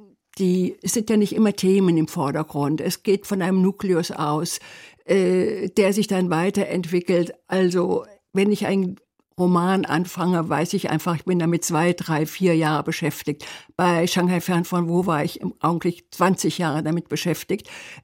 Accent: West Germany, Germany; ich bin in einer Gegend aufgewachsen im Westen Deutschland, wo dieses Thema eigentlich gar keine Rolle spielte. Wir hatten keine Flüchtlinge, wir hatten Menschen, kamen sehr selten zu uns, es gab keine Arbeitsplätze

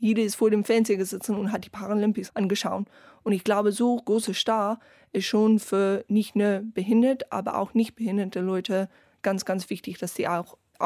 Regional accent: South Africa; German is a second language; weil er weiß, ich komme aus Südafrika und wir haben oft so die wilden Tiere und so.

